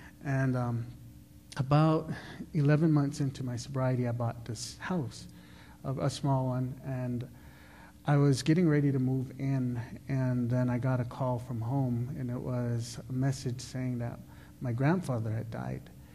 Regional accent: White River, Arizona, United States; So I came from and born and raised on the White Mountain Apache Reservation, the Fort Apache Indian Reservation in White River, Arizona. I am full-blooded White Mountain Apache.

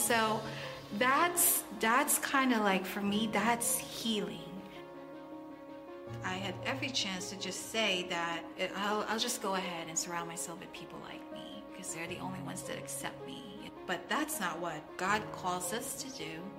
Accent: Philippines; Even though growing up in the Philippines, English is our it's our main language. Like, learned English since I was, I guess, born.

